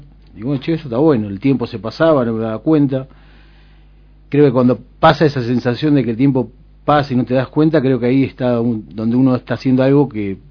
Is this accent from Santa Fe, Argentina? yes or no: no; Lobos, Buenos Aires Province, Argentina; also born or lived in Santa Cruz; Soy oriundo de acá de Lobos.